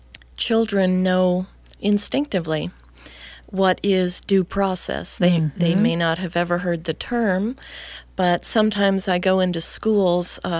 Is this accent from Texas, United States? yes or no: no; California, United States; as we grew up in Niagara in the Santa Ana Canyon